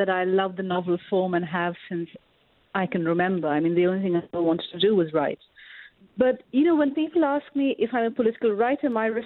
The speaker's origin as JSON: {"language": "English", "country": "Pakistan", "tie": "born or raised there", "said": "And quite possibly this has to do with growing up in Pakistan, where, you know, that distinction between lived lives and politics is just not a distinction anyone would believe in."}